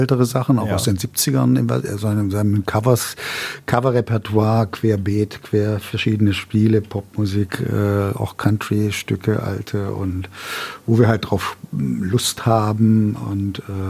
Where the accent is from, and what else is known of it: Baden-Württemberg, Germany; moved away as an adult; now in Bochum, Germany